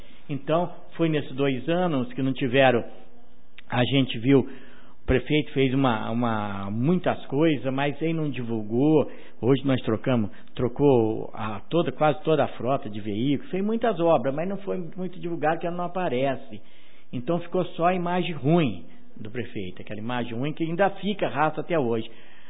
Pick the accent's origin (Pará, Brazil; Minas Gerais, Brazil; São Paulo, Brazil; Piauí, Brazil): Minas Gerais, Brazil; Guaxupé; born there; eu que nasci em Guaxupé, estou há 58 anos, fazer 59 anos, estou aqui no município